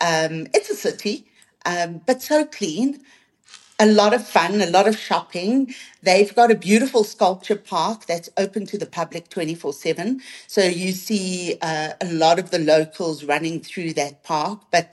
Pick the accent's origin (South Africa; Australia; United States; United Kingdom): South Africa; I mean, we're from South Africa.